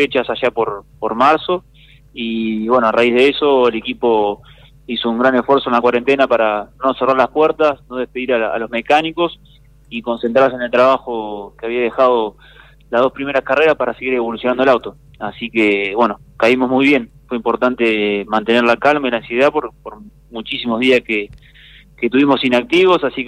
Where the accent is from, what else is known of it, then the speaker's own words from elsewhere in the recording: Arrecifes, Buenos Aires Province, Argentina; soy de Arrecife, es una rica historia que tiene el automovilismo